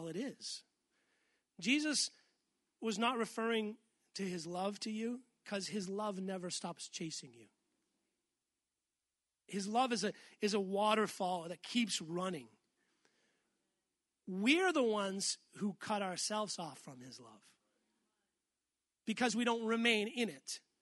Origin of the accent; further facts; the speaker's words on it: East Coast, United States; now in Northwest, United States; we've all driven past homes in the Northwest, more so here than where I grew up in the East Coast.